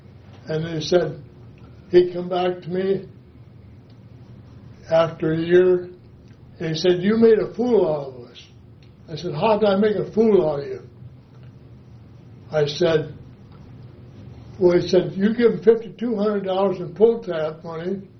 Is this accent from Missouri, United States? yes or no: no; Emerson, Nebraska, United States; And I was raised in Emerson, which most of you guys know it.